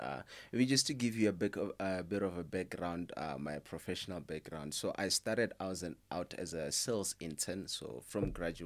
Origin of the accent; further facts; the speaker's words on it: Limpopo, South Africa; I'm originally from Limpopo.